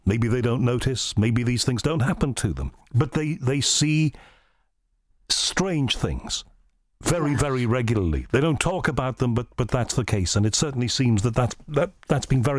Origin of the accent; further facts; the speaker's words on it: Liverpool, North West England, United Kingdom; I'm from Liverpool